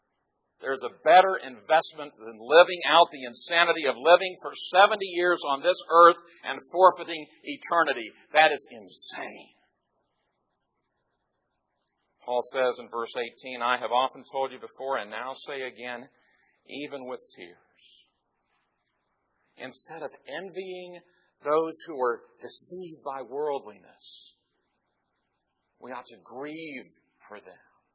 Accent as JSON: {"language": "English", "region": "Texas", "country": "United States", "said": "When Texans go out of the state, everyone knows that we're from Texas. What better place to hail from?"}